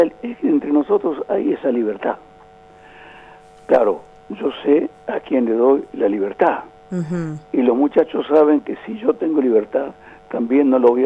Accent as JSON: {"language": "Spanish", "region": "Buenos Aires", "country": "Argentina", "tie": "born there", "said": "yo soy nacido físicamente en Buenos Aires"}